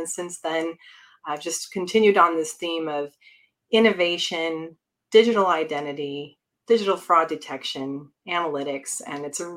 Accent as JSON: {"language": "English", "region": "Midwest", "country": "United States", "said": "So I'm originally from the Midwest."}